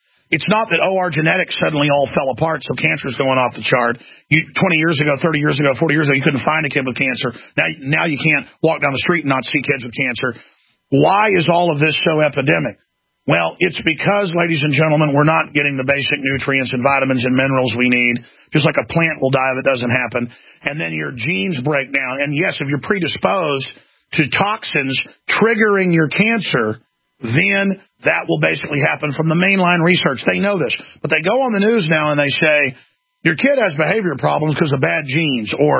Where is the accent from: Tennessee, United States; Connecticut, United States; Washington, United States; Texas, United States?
Texas, United States; Well, they can't snow job me. I'm from Texas. I mean, it's got to be a third of my family has been recruited and been in this.